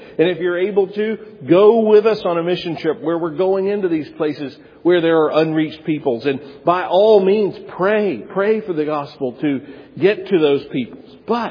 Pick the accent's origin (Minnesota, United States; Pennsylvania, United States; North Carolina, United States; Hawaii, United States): North Carolina, United States; you're talking to a Bible Belt American. I had never heard the story of Jesus till I was 18 years old. I grew up right here in the Triad.